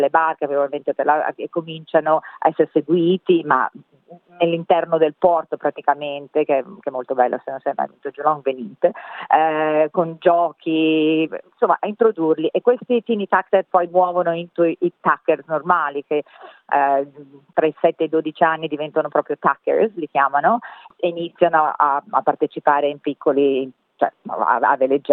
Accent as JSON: {"language": "Italian", "region": "Veneto", "country": "Italy", "said": "io invece, che sono veneta di origine, avevo fatto tanto windsurf da ragazza"}